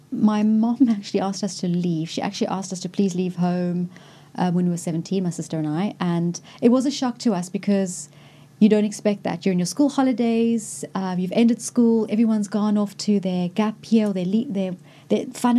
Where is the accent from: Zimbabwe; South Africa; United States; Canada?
South Africa; Cape Town, Western Cape; So I went to school in Cape Town. I'm from Cape Town. I went to a small little intimate school called Rosebank Junior